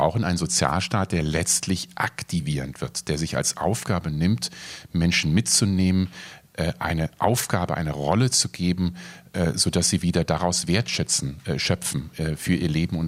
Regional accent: North Rhine-Westphalia, Germany; Ich bin in Nordrhein-Westfalen aufgewachsen oder in Rheinland-Pfalz, auch zwei Regionen, die große, große Probleme haben.

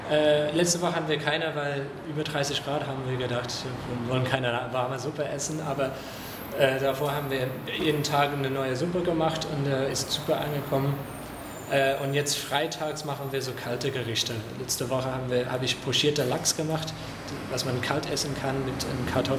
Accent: London, United Kingdom; now in Germany; Ich komme ursprünglich aus London, Großbritannien

